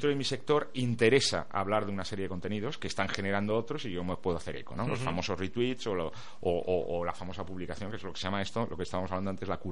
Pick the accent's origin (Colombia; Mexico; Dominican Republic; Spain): Spain; porque ya sabemos cómo somos los españoles con este tipo de cosas